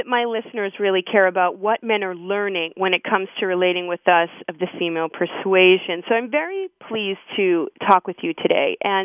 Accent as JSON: {"language": "English", "town": "Boston", "region": "Massachusetts", "country": "United States", "said": "I'm from Boston, so I love the ease with which you speak."}